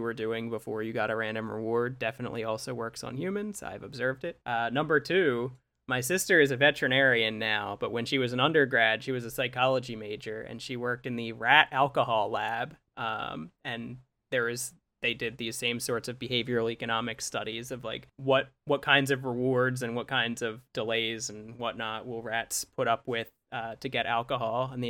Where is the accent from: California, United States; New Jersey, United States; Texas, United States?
New Jersey, United States; Atlantic City; One, I grew up in Atlantic City, New Jersey, which is like casino capital of the East Coast.